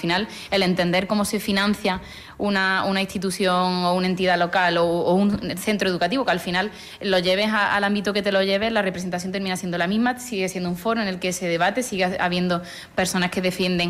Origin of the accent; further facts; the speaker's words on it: Cabra, Andalusia, Spain; las necesidades que yo tenía en mi pueblo en ese momento, y por suerte pues Cabra lleva mucho tiempo trabajando en materia de juventud